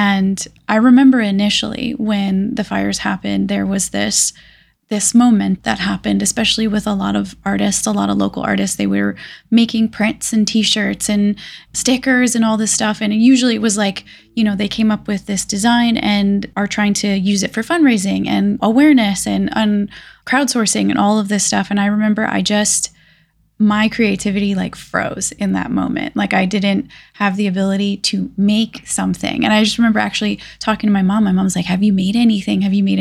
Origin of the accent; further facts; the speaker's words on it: Hawaii, United States; So I was raised on Maui. I moved here when I was very young, around like 10 years old, and finished all of my school years here, graduated from St. Anthony in Wailuku, and stayed on island for a little bit